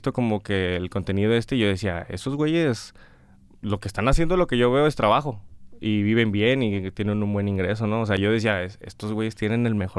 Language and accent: Spanish; Escobedo, Nuevo León, Mexico; also born or lived in Monterrey; Crecí casi toda mi vida en Escobedo.